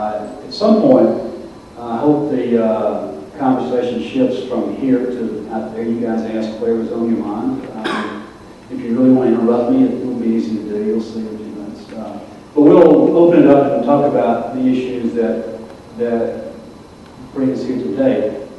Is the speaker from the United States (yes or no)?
yes; Mississippi, United States; And Mississippi, my home state, there's been almost no innocence activity in that state.